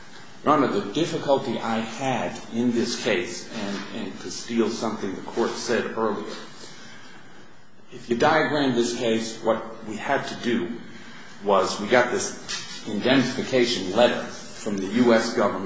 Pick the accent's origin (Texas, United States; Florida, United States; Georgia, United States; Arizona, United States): Texas, United States; El Paso; I'm here from El Paso, Texas.